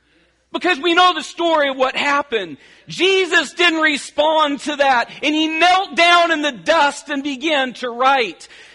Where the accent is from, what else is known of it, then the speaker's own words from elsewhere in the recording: Oregon, United States; And I grew up in Oregon. I even like the dark ones that cover the sky. And they make me feel at home when it happens here.